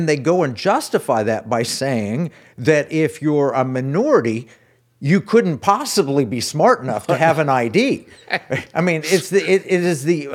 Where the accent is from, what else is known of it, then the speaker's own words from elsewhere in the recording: Tulsa, Oklahoma, United States; I grew up in Tulsa, Oklahoma. My grandparents